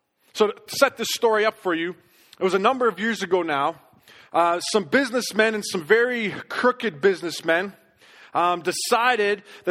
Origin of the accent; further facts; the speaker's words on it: Canada; tomorrow as a Canadian